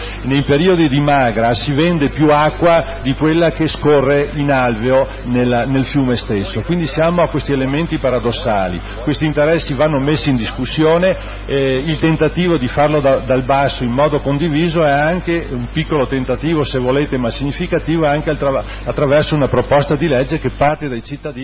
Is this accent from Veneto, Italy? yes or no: yes; Veneto, Italy; Io provengo dalla provincia di Belluno, provengo da una realtà che è attraversata da un fiume, la Piave